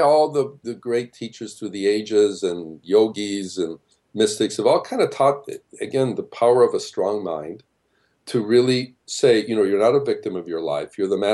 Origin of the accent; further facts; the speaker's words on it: Midwest, United States; So, you know, I came from the Midwest originally